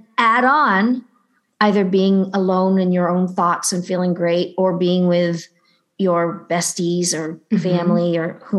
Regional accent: Saint John, New Brunswick, Canada; now in Toronto, Canada; I grew up in St. John, New Brunswick, so that will always be home. I have officially lived longer in Toronto than I did anywhere else.

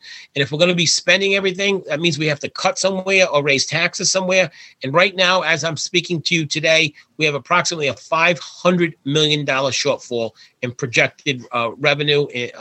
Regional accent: Warwick, Rhode Island, United States; in my hometown of Warwick

